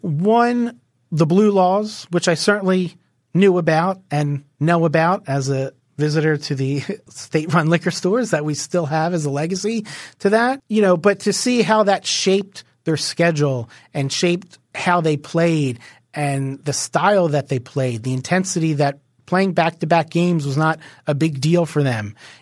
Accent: Philadelphia, Pennsylvania, United States; the Tarsdale Boys Club where I grew up in Northeast Philly

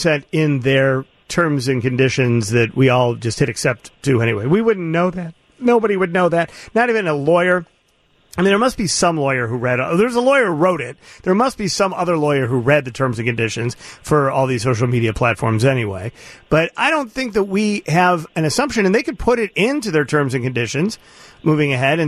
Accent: Chicago, Illinois, United States; Yeah, well, I as a Chicagoan, I'm not really as offended by this because I know where I am.

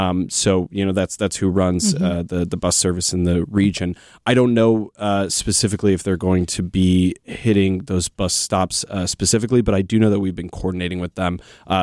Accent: Chicago, Illinois, United States; so I'm originally from Chicago. In Chicago, there's an ordinance on the books that says you have to park on one side of the street during those winter months.

